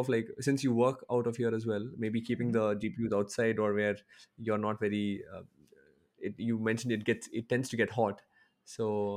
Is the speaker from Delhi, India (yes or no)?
no; Bangalore, Karnataka, India; I'm from Bangalore. Yeah, so I'm currently living in Bangalore.